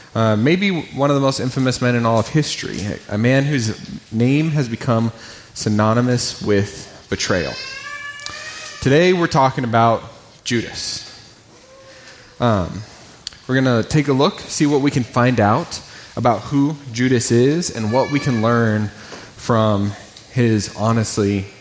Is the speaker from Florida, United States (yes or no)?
no; Phoenix, Arizona, United States; born there; I was born in Phoenix, Arizona.